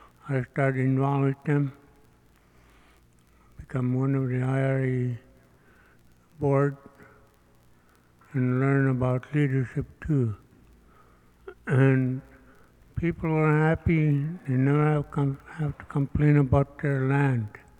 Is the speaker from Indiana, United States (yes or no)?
no; Stebbins, Alaska, United States; I'm from Stebbins. I grew up in Stebbins all my life